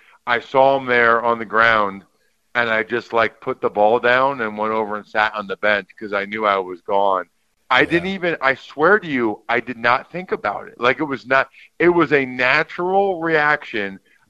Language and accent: English; Reading, Pennsylvania, United States; so I'm from Reading, Pennsylvania, an hour west of Philly.